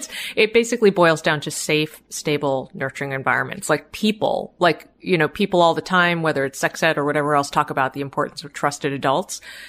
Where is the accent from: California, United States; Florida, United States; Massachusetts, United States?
Massachusetts, United States; Boston; so I grew up in the Boston area, family of immigrants, one of seven kids, not a lot of money.